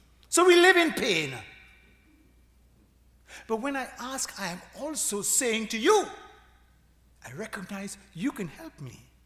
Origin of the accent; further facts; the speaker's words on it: Jamaica; I born in March, you know. March people. I'm from Jamaica, you know. Jamaica people.